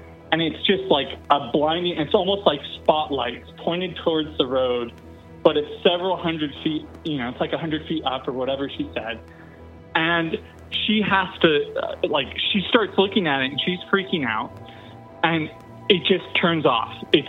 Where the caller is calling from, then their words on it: California, United States; I'm calling from Northern California.